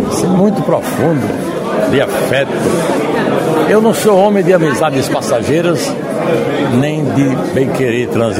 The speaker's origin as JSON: {"language": "Portuguese", "town": "Campo Formoso", "region": "Bahia", "country": "Brazil", "said": "indo de trem para Campo Formoso. Jorge, mas lá é minha terra. Lá é que eu me sinto bem. Lá é que eu tenho a minha família."}